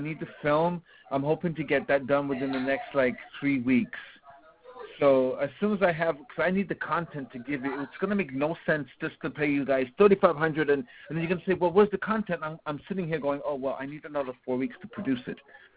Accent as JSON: {"language": "English", "town": "Los Angeles", "region": "California", "country": "United States", "tie": "born or raised there", "said": "I live near the beach, and so I grew up in Hollywood"}